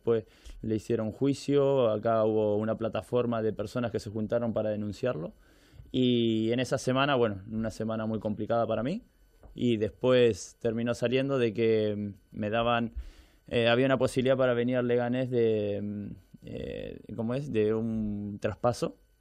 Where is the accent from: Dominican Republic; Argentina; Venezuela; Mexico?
Argentina; moved away as an adult; now in Spain; cuando me vengo de Argentina para el Atlético de Madrid a probar